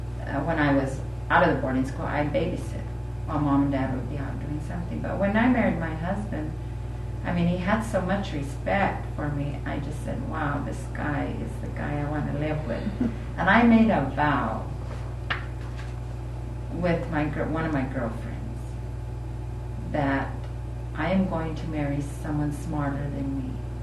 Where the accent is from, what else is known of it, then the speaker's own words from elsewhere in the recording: Fruita, Colorado, United States; also born or lived in Ignacio; I came to Ignacio from Fruta, Colorado when I was about 12 years old. And I lived in the boarding school. And that was new to me because when I lived in Fruta, I was free.